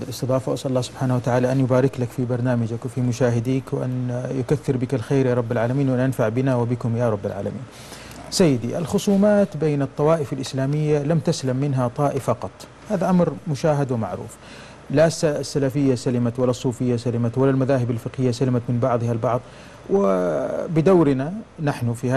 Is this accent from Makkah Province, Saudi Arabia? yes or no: yes; Mecca, Makkah Province, Saudi Arabia; احنا عندنا في مكه نقول اذا اجتمع ثلاث اسماء في مكان يخرج كنز